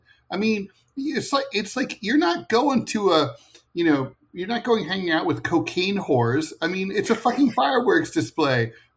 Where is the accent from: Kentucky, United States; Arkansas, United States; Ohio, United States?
Ohio, United States; Ohio, my home state, is getting fucking fried by the massive heat dome across the United States.